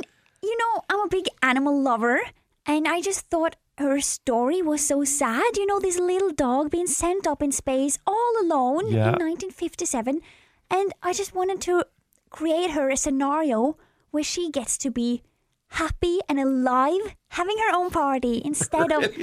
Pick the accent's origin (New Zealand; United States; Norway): Norway; We grew up like an hour outside of the capital in Norway.